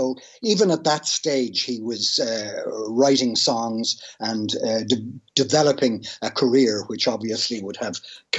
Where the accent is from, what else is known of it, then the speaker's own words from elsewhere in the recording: Castlebar, Connacht, Ireland; a local man at that, because I'm from Castlebar.